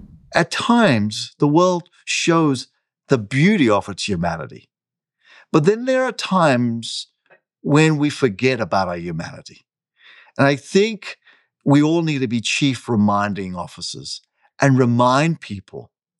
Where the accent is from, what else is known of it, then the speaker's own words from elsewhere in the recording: South Africa; born there; I was born in South Africa in the midst of apartheid.